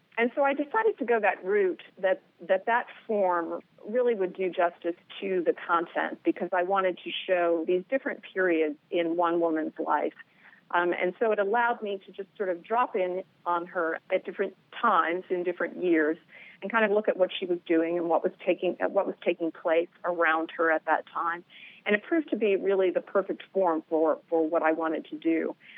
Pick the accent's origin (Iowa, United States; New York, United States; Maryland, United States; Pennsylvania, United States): Pennsylvania, United States; Pittsburgh; Actually, I'm from Pittsburgh originally.